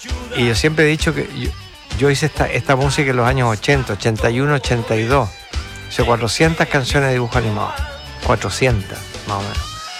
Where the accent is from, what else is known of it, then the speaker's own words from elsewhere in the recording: Chile; born there; also born or lived in United States; yo nací acá en Chile, tengo hermanos acá en Chile. Estoy dividido exactamente entre Estados Unidos y Chile. Adoro los dos, adoro California y adoro Chile. De hecho, yo tengo casa acá también.